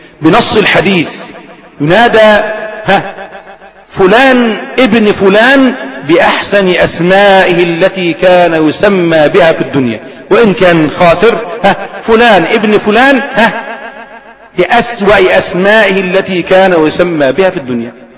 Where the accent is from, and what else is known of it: Egypt